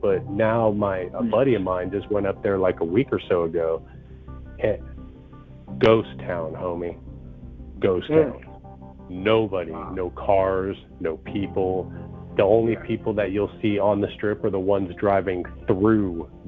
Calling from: Las Vegas, Nevada, United States; So I'm in Las Vegas.

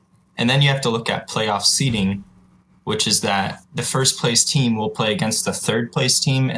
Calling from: Florida, United States; I'm calling from South Florida.

